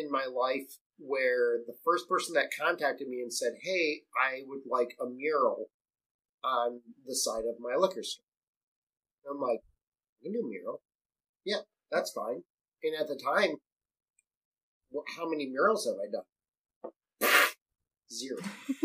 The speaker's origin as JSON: {"language": "English", "region": "Michigan", "country": "United States", "tie": "born or raised there", "said": "I grew up right outside of Detroit, so like I could walk across the street and I'm in Detroit."}